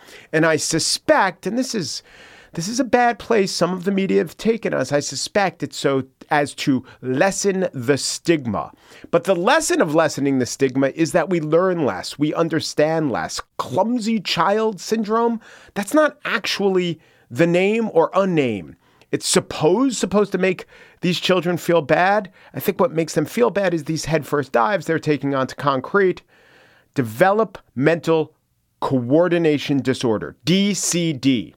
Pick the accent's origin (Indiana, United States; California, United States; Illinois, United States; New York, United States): New York, United States; Baldwin; Massapequa, not far from where I grew up. I grew up in Baldwin.